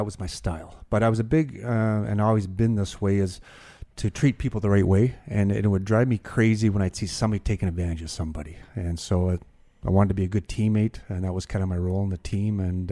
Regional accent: Hanna, Alberta, Canada; small farming town, about 2,000 people, and we grew up

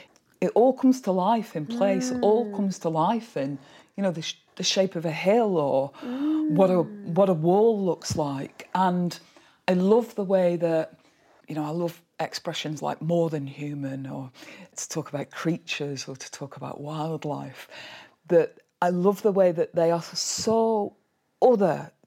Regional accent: Burnley, North West England, United Kingdom; also born or lived in Liverpool; I grew up in Burnley and I lived in Liverpool for 10 years, and then I moved to the Calder Valley, which was always a place that I loved to visit when I was growing up in Burnley.

